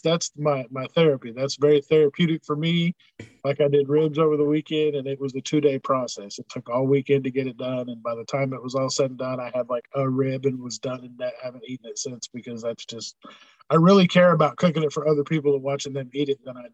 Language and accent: English; Oklahoma, United States; I mean, y'all know I'm an easy country boy. I'm from Oklahoma, so it's beef, it's steak, it's all the beefs and the chickens